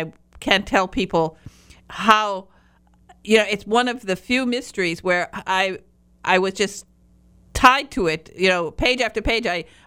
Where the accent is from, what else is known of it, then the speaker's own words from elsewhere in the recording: Michigan, United States; I'm a youper from the Michigan's Upper Peninsula.